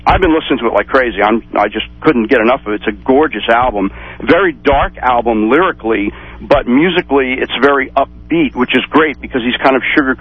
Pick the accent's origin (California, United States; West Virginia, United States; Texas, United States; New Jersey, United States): New Jersey, United States; My sister was in from Florida. I'm from Jersey.